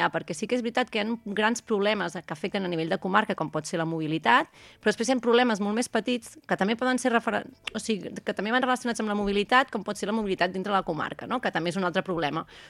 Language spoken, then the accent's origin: Catalan; Catalonia, Spain; sóc molt pesada en que som del Penedès